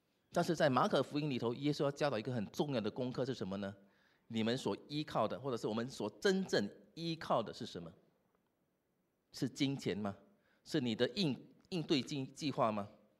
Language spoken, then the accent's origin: Chinese; Singapore; 新加坡人最擅长做计划，我们做管理做计划，这是我们很擅长的。